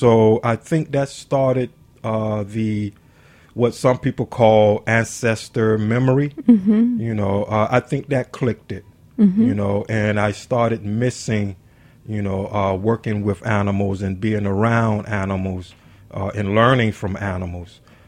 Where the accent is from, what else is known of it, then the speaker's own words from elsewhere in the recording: Selma, Alabama, United States; I'm from Selma, Alabama, and my family had a family farm.